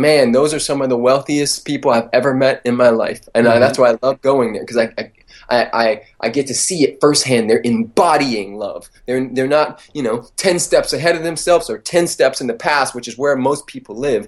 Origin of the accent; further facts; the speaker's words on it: United States; A, I was super fucking American. Not that I'm calling American too bad or good or anything, but I was a very brainwashed kid for quite a while.